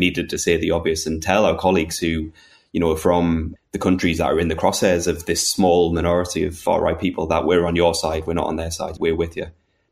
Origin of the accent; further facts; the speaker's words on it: England, United Kingdom; now in Ireland; as an English person living in Ireland, I've always been slightly jealous of how patriotism works in Ireland.